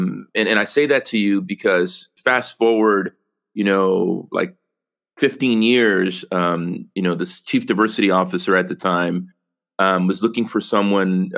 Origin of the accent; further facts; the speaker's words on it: San Salvador, El Salvador; Originally, I'm from San Salvador, El Salvador.